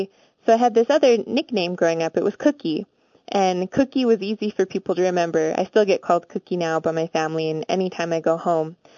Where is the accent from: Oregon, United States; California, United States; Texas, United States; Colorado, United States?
Colorado, United States; Ignacio; I was raised on the Southern Ute Indian Reservation in Ignacio, Colorado. I'm also a Pyramid Lake Paiute and enrolled Duckwater Shoshone.